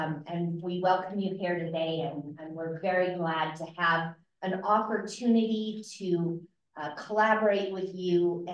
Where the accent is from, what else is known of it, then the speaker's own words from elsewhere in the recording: Utah, United States; I'm from Tooele County, and I think it's interesting to note that all four commissioners are from different counties in the state